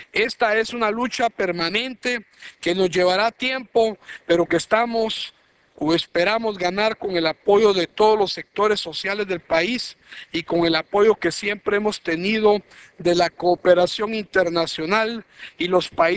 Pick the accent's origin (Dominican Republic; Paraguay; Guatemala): Guatemala; la prevención y mitigación de las condiciones sociales que generan el hambre en mi país. El presidente de la República de Guatemala